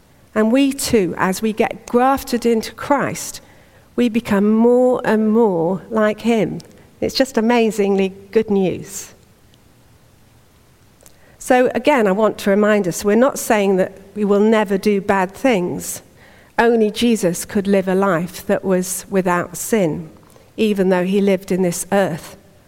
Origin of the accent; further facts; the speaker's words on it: Yorkshire and the Humber, United Kingdom; And I have a habit of saying, well, you know, I'm just from Yorkshire. That's my heritage. It's just the way I am.